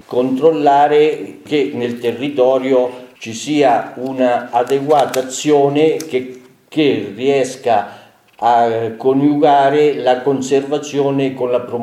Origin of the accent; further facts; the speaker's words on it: Fermo, Marche, Italy; sono originario delle Marche di Fermo, mi sono trasferito a Pisa dopo essermi laureato perché ho iniziato a lavorare a Pisa.